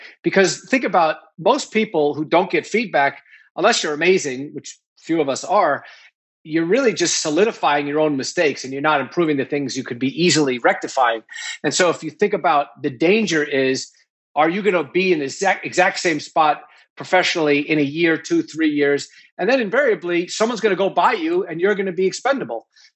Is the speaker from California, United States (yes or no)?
no; New York, United States; I started out as a lawyer. I grew up in New York and was in law school my second year at Vanderbilt Law School